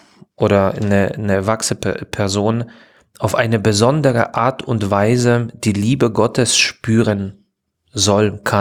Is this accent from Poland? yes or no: yes; Silesian Voivodeship, Poland; born there; Ich bin sowas von katholisch. Ich bin katholisch durch und durch, ja. No. Also ich bin in Polen, in Schlesien geboren. Beide Eltern katholisch, die ganze Familie katholisch.